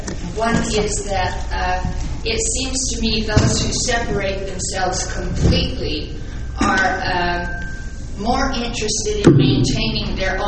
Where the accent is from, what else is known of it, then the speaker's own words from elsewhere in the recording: Salt Lake City, Utah, United States; we lived outside of Utah in our adult life, but I grew up in Sugar House.